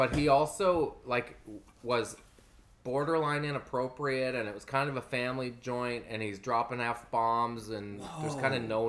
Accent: Canada; As a Canadian, he represents us well, man.

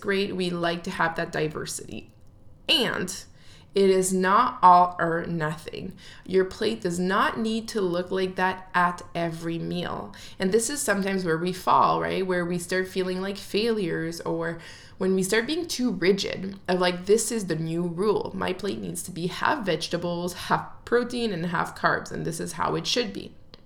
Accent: Ottawa, Ontario, Canada; And we live here, I'm from Ottawa in North America.

